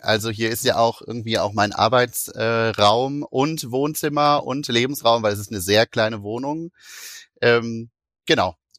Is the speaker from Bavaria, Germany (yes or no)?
no; Recklinghausen, North Rhine-Westphalia, Germany; in einem sehr großen Dom im Ruhrgebiet in Recklinghausen, wo ich aufgewachsen bin.